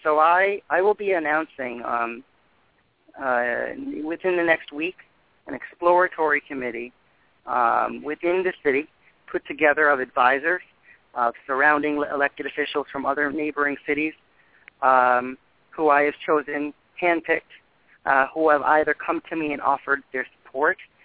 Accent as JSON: {"language": "English", "town": "Dania Beach", "region": "Florida", "country": "United States", "tie": "born or raised there", "said": "I grew up in Dania Beach, and it's a city that I hold dear to my heart."}